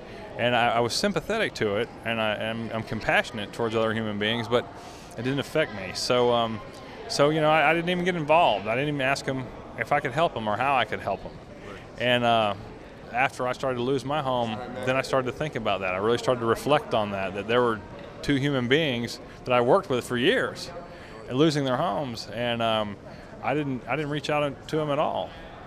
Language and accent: English; St. Petersburg, Florida, United States; I'm from St. Petersburg, Florida, and I'm with PPERC.